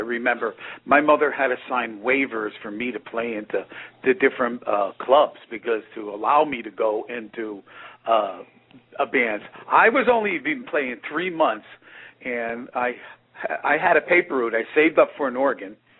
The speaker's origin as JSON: {"language": "English", "town": "New Haven", "region": "Connecticut", "country": "United States", "tie": "born or raised there", "said": "We grew up from in New Haven, Connecticut, which is a very multicultural city, and you have all sorts of music."}